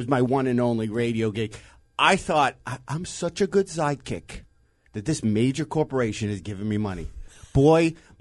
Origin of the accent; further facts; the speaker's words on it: Detroit, Michigan, United States; I'm not kidding you. I grew up in Detroit.